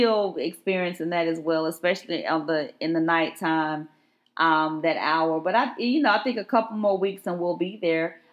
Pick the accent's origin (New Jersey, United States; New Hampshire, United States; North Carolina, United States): North Carolina, United States; I'm from Carolina, right? I'm a Tar Heel fan.